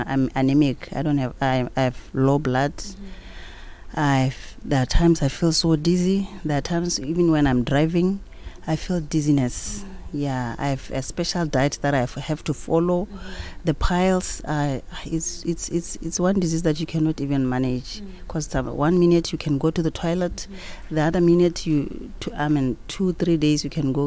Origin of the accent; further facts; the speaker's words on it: Botswana; I'm from Botswana.